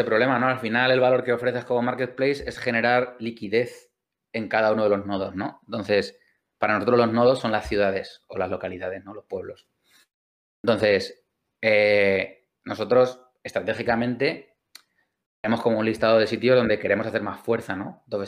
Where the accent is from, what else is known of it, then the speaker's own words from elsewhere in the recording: La Roda, Castilla-La Mancha, Spain; Yo soy de La Roda, de Albacete. La Roda es un sitio con cero turismo.